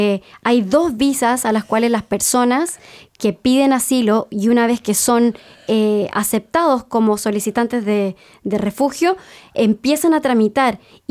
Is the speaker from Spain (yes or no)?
no; Chile; yo que soy chilena y que tuve que pedir visas para estar acá